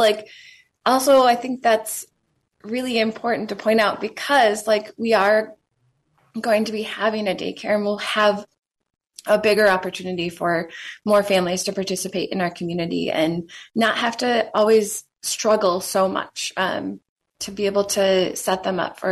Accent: Monticello, Wisconsin, United States; So I grew up in Monticello, Wisconsin. It's teeny tiny, down at the south part of the state near New Glarus.

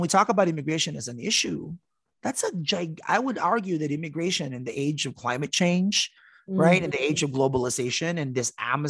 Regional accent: Mountain View, California, United States; But in Silicon Valley. Right. I grew up in Mountain View, which is like literally the headquarters of LinkedIn and Google.

